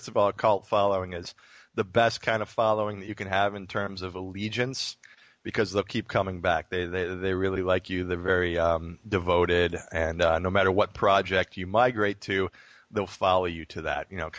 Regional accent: Spencerport, New York, United States; I grew up in Spencerport, New York. Spencerport, New York is a tiny little village on the Erie Canal. It's a wonderful little place. And, it's right near Rochester, New York, so sort of your neck of the woods.

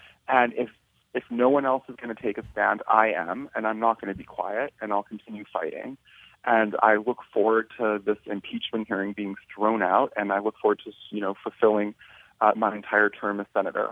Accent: United States; I'm an American, I'm a proud American. And, you know, we're a country built on capitalism.

